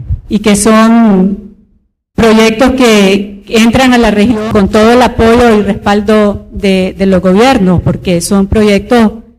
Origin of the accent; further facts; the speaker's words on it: Nicaragua; soy nicaragüense.